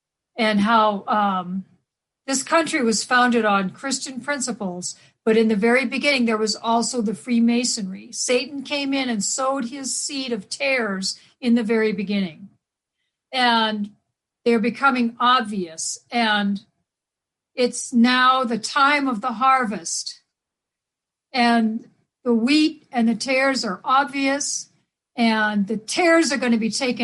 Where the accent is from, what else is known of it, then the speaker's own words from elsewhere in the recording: Reno, Nevada, United States; Yes, I'm from Reno, Nevada.